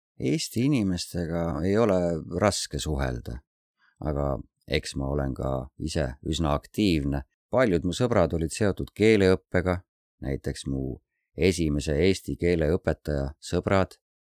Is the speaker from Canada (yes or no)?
no; Russia; On selge, et ma olen venelane, ma valdan vene keelt ning tean vene kultuuri ja kirjandust.